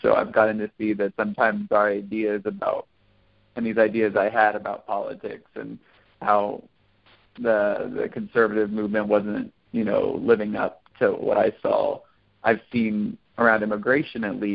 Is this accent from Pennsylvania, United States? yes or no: no; Houston, Texas, United States; I grew up in the Heights neighborhood of Houston, which is in the sort of urban core, and is one of the more progressive areas in the state.